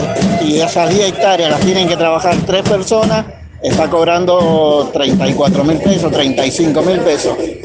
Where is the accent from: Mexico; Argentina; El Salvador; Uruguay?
Argentina; Santa Rosa, Mendoza; soy de Santa Rosa, de Mendoza, y venimos a pelear por un salario digno